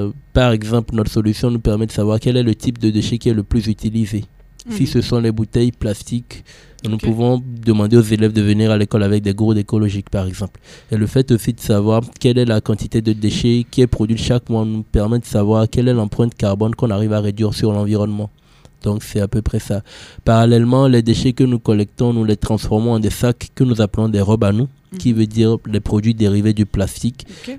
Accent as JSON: {"language": "French", "country": "Togo", "said": "Chez nous en Afrique, les écoles produisent beaucoup de déchets. On n'a pas idée. Au Togo, c'est 900 tonnes de déchets qui sont brûlés chaque jour."}